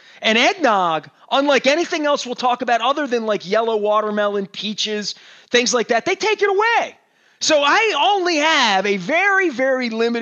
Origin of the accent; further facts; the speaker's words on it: Baltimore, Maryland, United States; I mean, I love for the holidays because I'm from East Baltimore